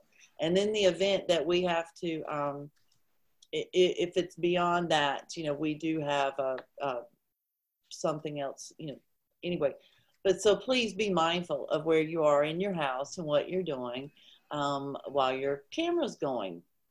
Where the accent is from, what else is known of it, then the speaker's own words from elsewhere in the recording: Kansas City, Missouri, United States; from Kansas City, Missouri, and I am the information technology chair.